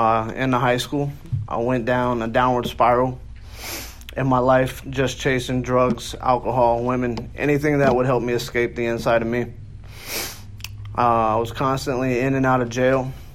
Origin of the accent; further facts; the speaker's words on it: Bradenton, Florida, United States; I'm 34 from Bradenton, Florida. I grew up in a single parent home, in a low income neighborhood.